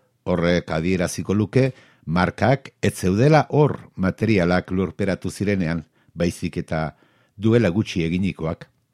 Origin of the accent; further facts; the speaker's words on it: Basque Country, Spain; Arabako euskalduna naizen aldetik, izugarri postuko nintzateke erromatarren garaiko euskarazko testigantzak aurkituko balira.